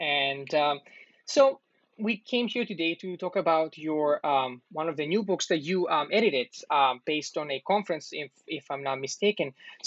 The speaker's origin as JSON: {"language": "English", "country": "Greece", "second_language": "English", "said": "because I'm also from Greece."}